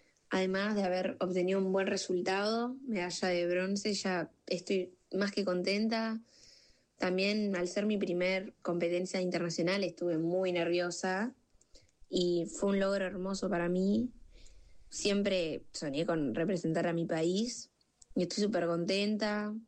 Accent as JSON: {"language": "Spanish", "town": "Necochea", "region": "Buenos Aires Province", "country": "Argentina", "said": "tengo 14 años, soy de Necochea"}